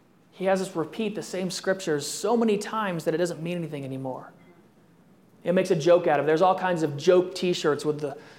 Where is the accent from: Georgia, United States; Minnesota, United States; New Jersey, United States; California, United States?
California, United States; I'm a Californian at heart.